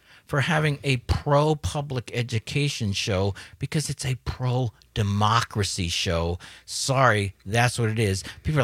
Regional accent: Pittsburgh, Pennsylvania, United States; I grew up in Pittsburgh. You know, sorry, we're just blue-collar scholars

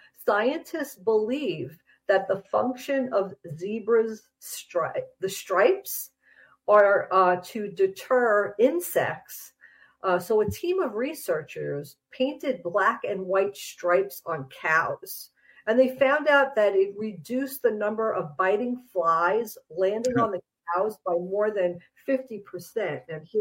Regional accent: Long Island, New York, United States; also born or lived in New Jersey; now in Minnesota, United States; I was brought up on Long Island, New York. I lived there and lived in parts of New Jersey my whole life. And I never saw a woodpecker in my life or heard one until I moved to Minnesota.

